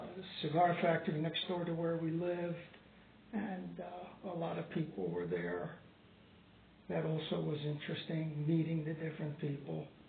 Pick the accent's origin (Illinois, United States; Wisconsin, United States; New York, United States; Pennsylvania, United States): Pennsylvania, United States; Philadelphia; I grew up in Philadelphia. I was a preemie baby. I was born in 1939, and right before the war started.